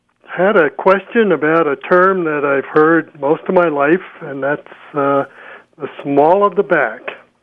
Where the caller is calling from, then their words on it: Dolores, Colorado, United States; Dolores, Colorado.